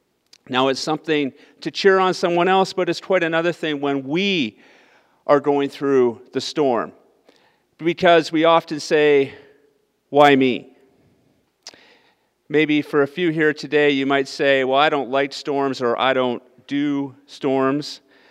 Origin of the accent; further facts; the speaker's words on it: Kamloops, British Columbia, Canada; born there; also born or lived in Okanagan; I'm actually a BC boy. I was born in Kamloops and actually lived in the Okanagan a number of years.